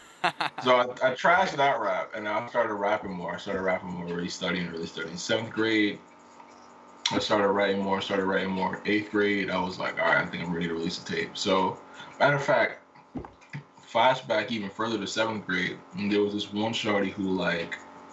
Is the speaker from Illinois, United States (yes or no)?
no; New Jersey, United States; I'm 21 years old. I'm from New Jersey. I've been rapping for about 10, 11 years now.